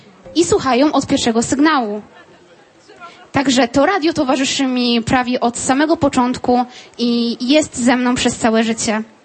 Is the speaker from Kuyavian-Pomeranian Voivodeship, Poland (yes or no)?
yes; Bydgoszcz, Kuyavian-Pomeranian Voivodeship, Poland; jestem z Bydgoszczy. Mam 20 lat